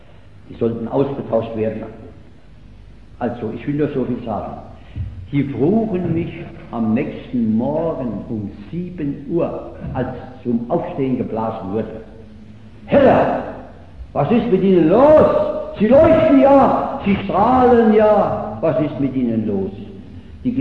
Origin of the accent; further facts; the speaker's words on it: Rhineland, Germany; War ein Sachse dabei, ein Schwabe und ich als Rheinländer.